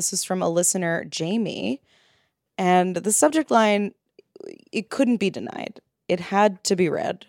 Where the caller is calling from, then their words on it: London, United Kingdom; also born or lived in Ireland; I'm emailing from London after moving over from Ireland.